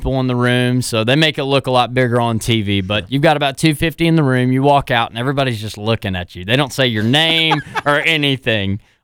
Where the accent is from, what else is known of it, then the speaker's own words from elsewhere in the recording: the South, United States; accent: twang; So I have a classical little background to it as well, but I'm from the South.